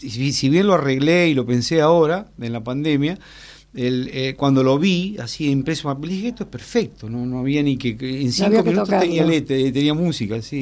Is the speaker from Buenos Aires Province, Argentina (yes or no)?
yes; Pehuajó, Buenos Aires Province, Argentina; llego a Buenos Aires, digamos, porque yo soy de Pebajo